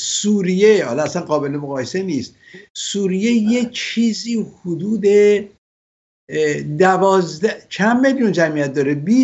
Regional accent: Iran; moved away as an adult; تفاوت میکنه با اون دوره که ما در خارج آمدیم در دوران حکومت پیشین، ما آمدیم درس بخونیم برگردیم وطنمون

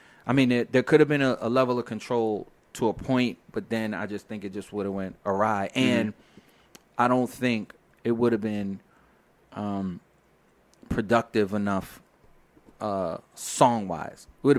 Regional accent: Brooklyn, New York, United States; I heard the record way before everybody else. I'm from Brooklyn.

